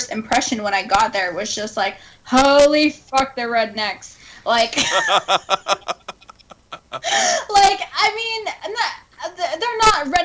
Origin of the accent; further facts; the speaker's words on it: Los Angeles, California, United States; I grew up in L.A. I'm Filipino